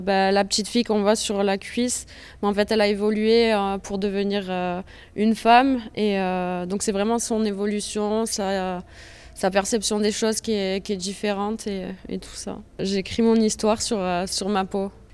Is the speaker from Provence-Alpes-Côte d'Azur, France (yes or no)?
yes; Rognac, Provence-Alpes-Côte d'Azur, France; j'ai 25 ans et je viens de Rognac.